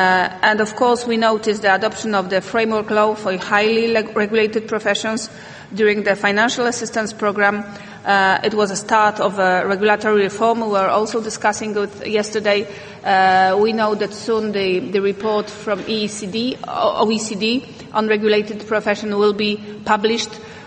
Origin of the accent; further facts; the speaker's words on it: Poland; I'm from Poland